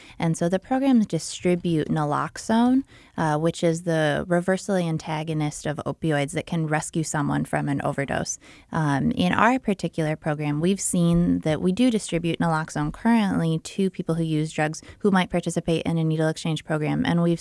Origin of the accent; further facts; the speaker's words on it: Iowa, United States; I was living and working in Washington, D.C., and moved back to Iowa, my home state, in 2015.